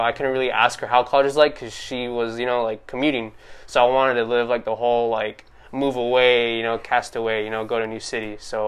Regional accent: Hawthorne, California, United States; born and raised in Hawthorne

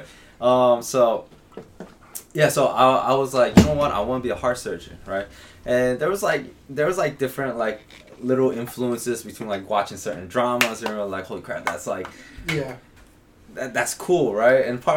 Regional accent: South Korea; I'm Korean and I grew up in the Korean church.

